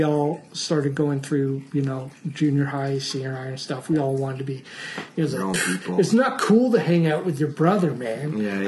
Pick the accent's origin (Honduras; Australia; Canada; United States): Canada; Toronto, Ontario; I grew up in Toronto, okay. Born and raised.